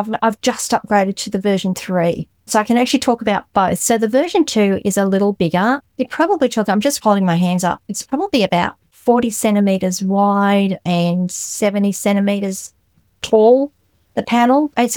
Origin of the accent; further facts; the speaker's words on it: Australia; I'm an Australian.